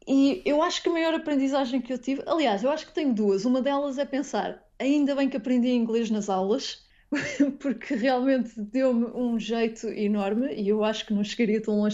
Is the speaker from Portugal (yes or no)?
yes; Portugal; now in Galway, Ireland; assim que eu saí de Portugal